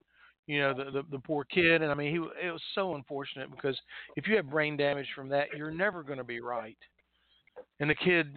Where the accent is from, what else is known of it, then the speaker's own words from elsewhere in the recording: Morganton, United States; By the way, there's a phrase from my hometown of Morganton.